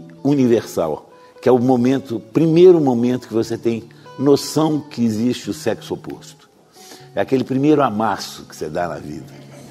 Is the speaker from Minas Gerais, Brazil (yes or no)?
yes; Belo Horizonte, Minas Gerais, Brazil; Mas é uma rua lá de Belo Horizonte, da minha terra.